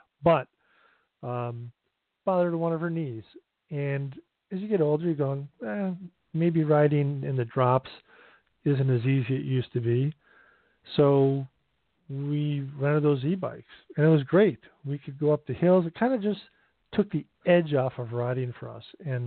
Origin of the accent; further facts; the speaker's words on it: Illinois, United States; My parents used to go up there when I grew up in Northern Illinois.